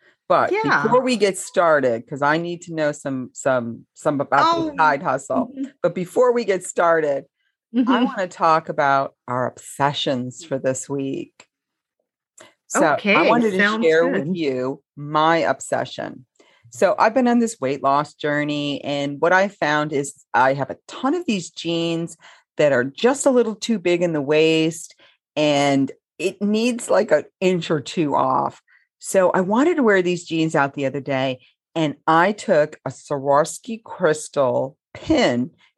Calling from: South Carolina, United States; I'm coming from South Carolina, just south of Charlotte.

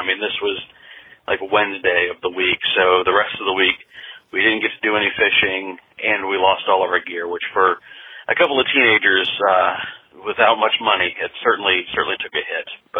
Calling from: Virginia, United States; I'm calling from the Shenandoah Valley in Virginia.

